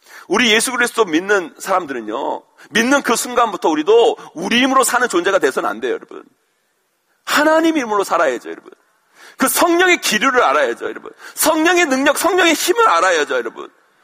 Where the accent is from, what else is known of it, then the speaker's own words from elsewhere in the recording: Seoul, South Korea; born there; 저는 서울에서 태어났지만, 우리 아버님 고향이 충청남도 논산인데, 제가 겨울방학, 여름방학 되면 항상 시골에 갔어요.